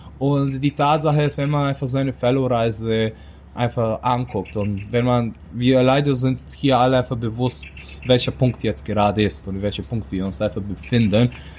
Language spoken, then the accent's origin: German; Serbia; now in Germany; Fellow, Jahrgang 22 bei Teachers Deutschland, komme eigentlich ursprünglich aus Serbien, aber bin schon die letzten 11 Jahre hier in Deutschland. Bundesland, wo ich tätig bin, ist Berlin.